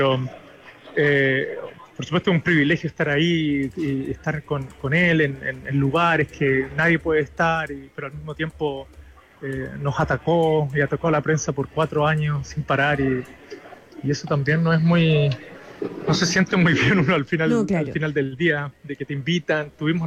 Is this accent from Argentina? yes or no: no; Chile; now in United States; Soy el único chileno acá. Soy el único fotógrafo chileno.